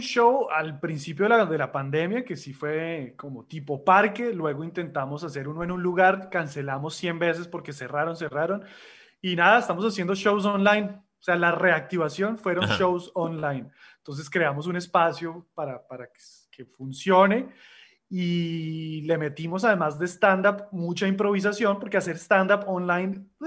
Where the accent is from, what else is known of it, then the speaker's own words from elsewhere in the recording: Colombia; yo que soy colombiano.